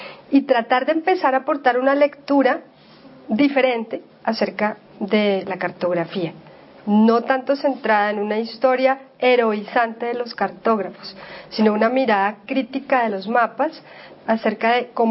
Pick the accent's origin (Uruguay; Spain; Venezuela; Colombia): Colombia; como colombianos